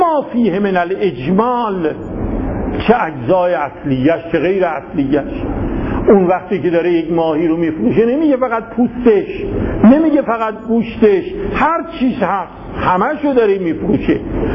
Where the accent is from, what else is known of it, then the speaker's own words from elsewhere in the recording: Yazd, Iran; نه ما هم یزدی هستیم دیگه، خودمون اول گفتیم.